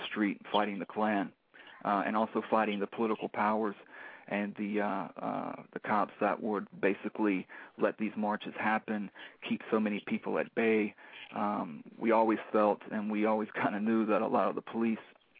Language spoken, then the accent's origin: English; North Carolina, United States; Like I said, I'm from North Carolina, and in the late 80s and early 90s, I was involved with SHARP and ARA.